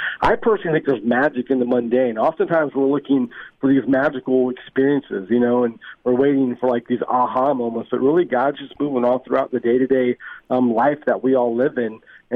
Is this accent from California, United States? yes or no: yes; California, United States; And so growing up in Northern California as a kid, I actually had no connection to church or to any religion.